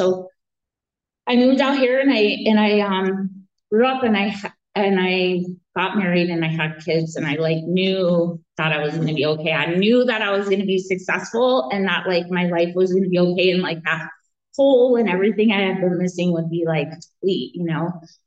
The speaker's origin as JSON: {"language": "English", "region": "New Jersey", "country": "United States", "tie": "born or raised there", "also_born_or_lived": "New York", "said": "So just a little bit about myself. I was raised in New Jersey and New York."}